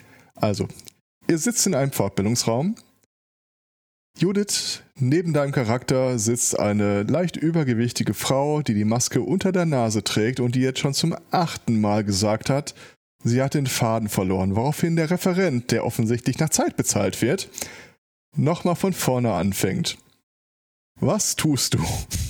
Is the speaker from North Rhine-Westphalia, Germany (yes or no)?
yes; Hagen, North Rhine-Westphalia, Germany; Meine Heimatstadt.